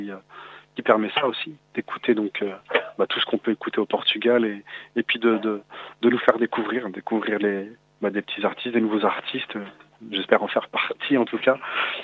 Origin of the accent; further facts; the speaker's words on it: France; born there; moi, je suis d'origine portugaise, je suis né en France, mais mes parents sont les deux portugais. A minha mãe é de Espinho e o meu pai de Guarda.